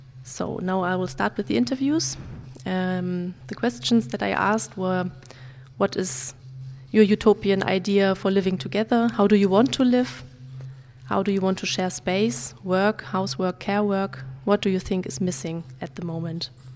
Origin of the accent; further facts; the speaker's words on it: Berlin, Germany; English is a second language; And like Louise just said, I come from Berlin.